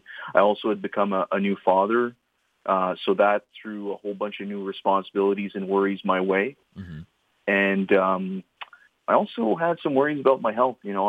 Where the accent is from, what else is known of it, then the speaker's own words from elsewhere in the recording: Sturgeon Falls, Ontario, Canada; also born or lived in Ottawa; I'm originally from Sturgeon Falls, which is a small town in northern Ontario. Like many, I think... I left my small town to go study in one of the bigger and larger centers in Ontario.